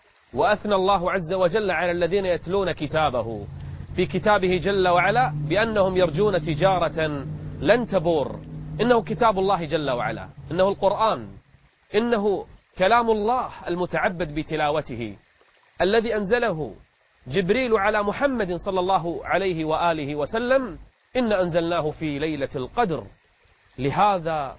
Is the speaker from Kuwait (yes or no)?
yes; Kuwait; نرحب وإياكم بضيوفنا قراء المساجد عندنا في الكويت